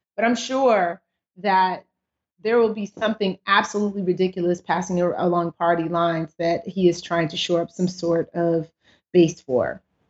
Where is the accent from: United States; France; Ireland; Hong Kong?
United States; one of the first presidents in my consciousness as an American